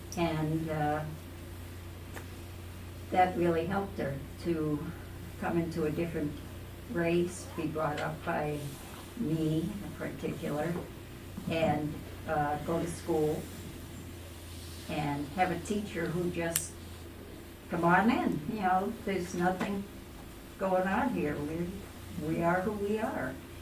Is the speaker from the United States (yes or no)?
yes; New York City, New York, United States; And as a little girl, I was born and I was raised in the South Bronx.